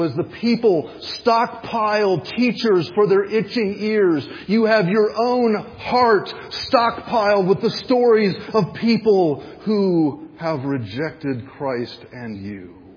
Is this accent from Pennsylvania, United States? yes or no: no; Raleigh, North Carolina, United States; I grew up in Raleigh, North Carolina. The city high school where I played basketball was the place where Pete Maravich had played his final season.